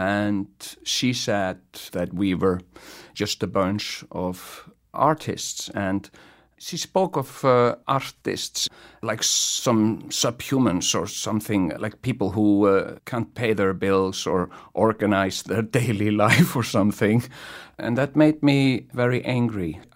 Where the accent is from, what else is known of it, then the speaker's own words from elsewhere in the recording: Iceland; English is a second language; And I say, I'm from Iceland